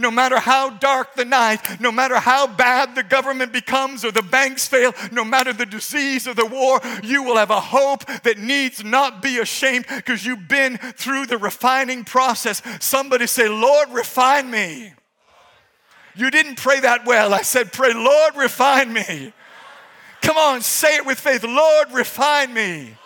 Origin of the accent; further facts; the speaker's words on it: Nigeria; I'm a Nigerian. I'm from Nigeria.